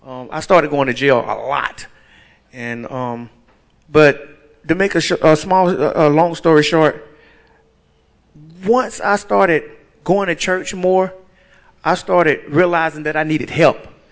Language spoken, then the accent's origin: English; Baxley, Georgia, United States; I'm from Baxley, Georgia.